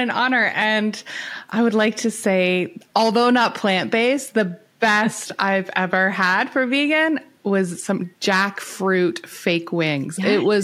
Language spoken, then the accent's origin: English; Canada; accent: Canadian; you might hear my accent. I am Canadian.